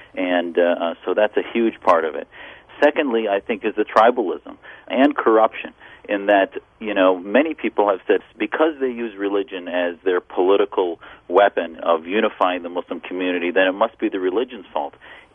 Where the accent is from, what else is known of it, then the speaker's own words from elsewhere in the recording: Wisconsin, United States; I wasn't created in a vacuum. I grew up in Wisconsin.